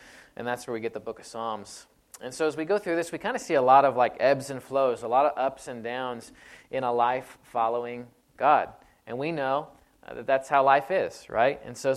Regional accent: Dallas, Texas, United States; now in Elba, United States; Christy and I came from the Dallas area, and so we felt a little bit differently there than we would here in Elba in the middle of the night.

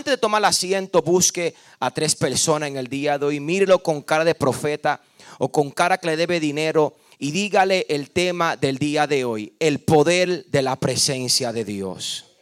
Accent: Puerto Rico; Pero tristemente soy puertorriqueño

